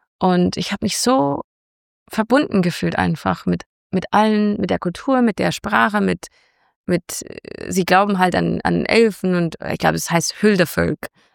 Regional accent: Canada; also born or lived in Munich, Germany; Ob das jetzt irgendwie Kanada ist, wo ich aufgewachsen bin, oder München, wo ich dann auch einen Großteil meiner Jugend verbracht habe.

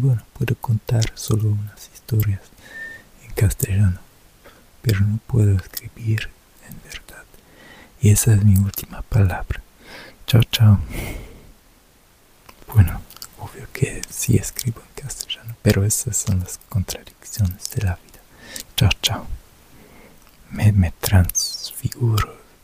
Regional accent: Germany; Spanish is a second language; no creas que yo como alemán lo sepa todo

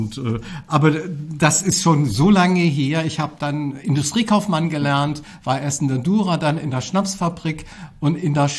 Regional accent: Fulda, Hesse, Germany; born there; ich bin Fulda Rucksack, bin eine Hausgeburt in der schönsten Gegend von Fulda, in der Marienstraße Nummer 1, in einer großen Herrschaftsvilla bin ich geboren.

